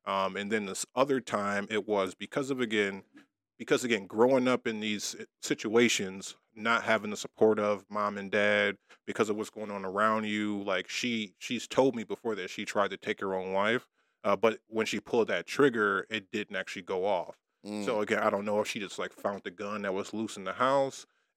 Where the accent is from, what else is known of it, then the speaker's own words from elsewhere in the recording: Inkster, Michigan, United States; just growing up in Inkster in Detroit